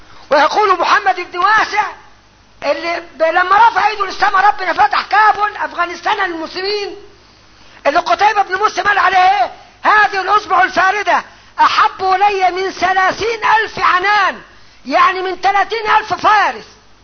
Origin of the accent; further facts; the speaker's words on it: Upper Egypt, Egypt; وطبعا احنا عندنا في الصعيد يعني ايه